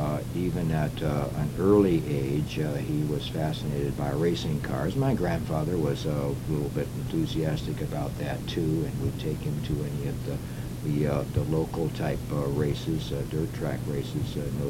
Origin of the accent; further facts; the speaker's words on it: South Bend, Indiana, United States; born there; in 1933, I was born in South Bend, Indiana, myself